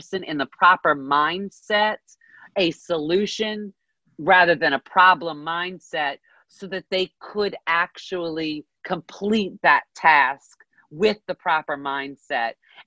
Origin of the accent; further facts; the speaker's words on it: United States; I am a proud American, and I am not an American disser.